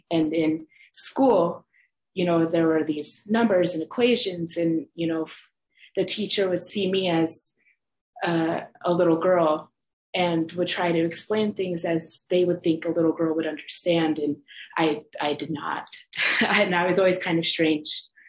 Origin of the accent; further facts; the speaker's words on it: Fort Hall, Idaho, United States; I'm a Shoshone Bannock enrolled tribal member in Fort Hall. And I was born in Fort Hall and I lived in the surrounding communities as well. And I was often the only Native student growing up in a mostly white school.